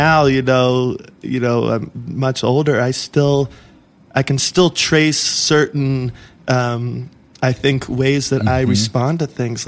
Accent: South Carolina, United States; But I'm from South Carolina. I never expected to like be influenced by India.

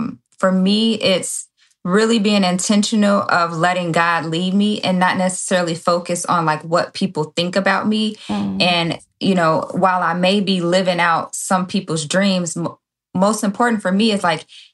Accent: Chicago, Illinois, United States; now in Indiana, United States; I'm from Chicago, born and raised in Chicago, wow. But we moved out to Indiana.

